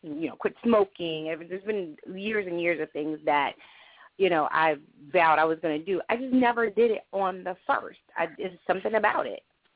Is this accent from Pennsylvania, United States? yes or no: no; Baltimore, Maryland, United States; I'm from Baltimore.